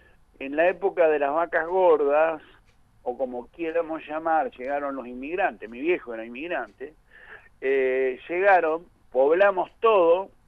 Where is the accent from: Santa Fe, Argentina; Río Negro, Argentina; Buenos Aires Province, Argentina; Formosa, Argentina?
Buenos Aires Province, Argentina; Carmen de Patagones; Yo me crié en Patagones, por lo tanto, es una ciudad que realmente es como si hubiera nacido ahí.